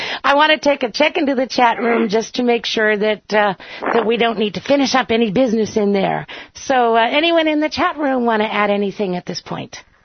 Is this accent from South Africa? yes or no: no; Massachusetts, United States; only because I grew up in Massachusetts